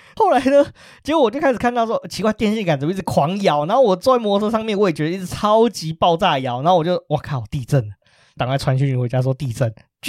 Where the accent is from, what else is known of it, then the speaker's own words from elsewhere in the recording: Taiwan; 他就很惊恐的看着我们台湾人